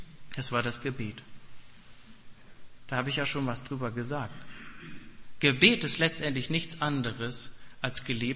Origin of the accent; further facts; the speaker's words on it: Germany; Und er kommt aus Indien und ich komme aus Deutschland und wir sind trotzdem eins.